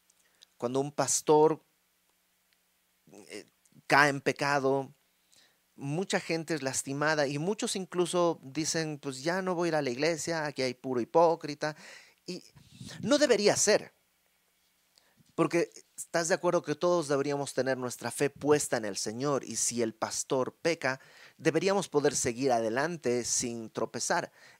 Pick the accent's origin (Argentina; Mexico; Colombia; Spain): Mexico; No somos todos mexicanos, ¿por qué nos ponemos el pie el uno al otro?